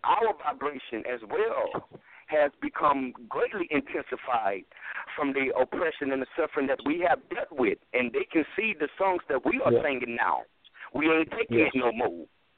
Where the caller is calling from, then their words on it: North Carolina, United States; I was calling from North Carolina.